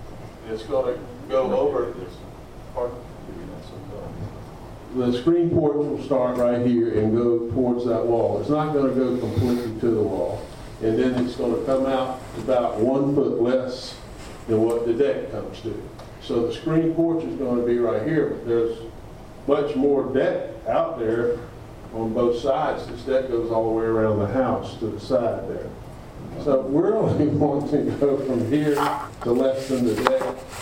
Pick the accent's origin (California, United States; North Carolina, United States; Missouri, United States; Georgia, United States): Georgia, United States; Savannah; and I live in 45 Chippewa Trove, and I'm originally from Savannah, moved away for different business reasons, and have come back in November of 2014.